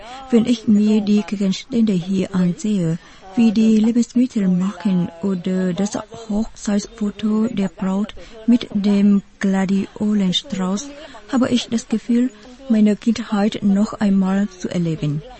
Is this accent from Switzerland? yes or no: no; Quy Nhon, Bình Định, Vietnam; Meine Großmutter und meine Mutter stammen ursprünglich aus Hanoi, aber ich bin in Quy Nhơn geboren und aufgewachsen.